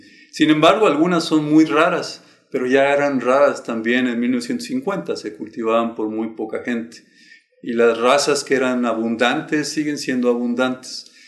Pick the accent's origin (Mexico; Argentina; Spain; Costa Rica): Mexico; un objeto cultural que nos identifica como mexicanos